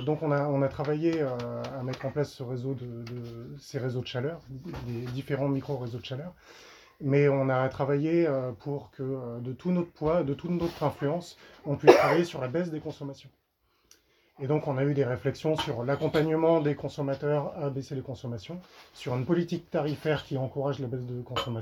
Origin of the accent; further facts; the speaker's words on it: Hauts-de-France, France; Je viens du Pas-de-Calais